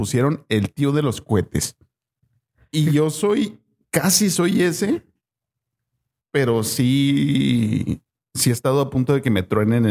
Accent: Mexico; Confirmen si ustedes piensan que los mexicanos somos más mexicanos cuando un extranjero nos está viendo.

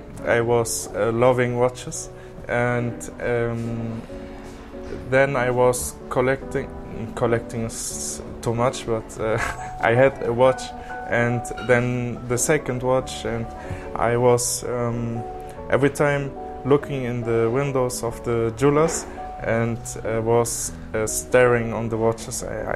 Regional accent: Berlin, Germany; English is a second language; I am from Berlin, so that was not so perfect for me. I went back to Berlin

